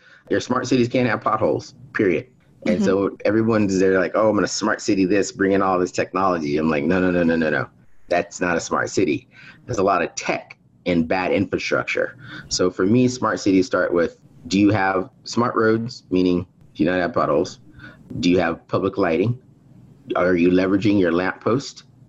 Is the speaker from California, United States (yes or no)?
no; Texas, United States; now in Washington, D.C., United States; I'm originally from Texas, but I call Washington, D.C. home.